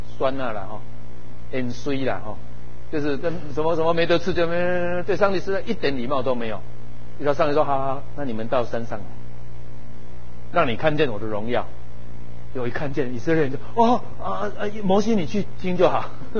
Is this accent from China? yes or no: no; Taiwan; 我们台湾人就很想说哪里哪里哈